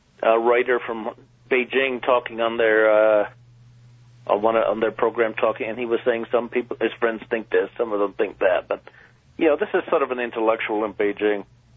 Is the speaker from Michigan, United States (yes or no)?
no; Iowa, United States; You know, I am from Iowa originally, and it's reminded me a lot of my home in Iowa.